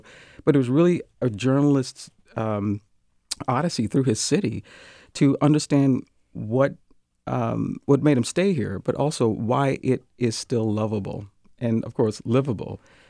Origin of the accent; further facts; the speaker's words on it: the South, United States; now in Seattle, United States; I've lived here for 23 years. I came here from the South. And so Seattle was the largest city I'd ever lived in.